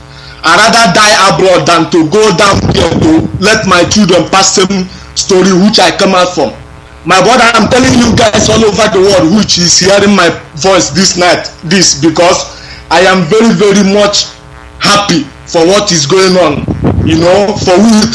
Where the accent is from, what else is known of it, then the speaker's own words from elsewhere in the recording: Anambra, Nigeria; I grew up in Anambra State with.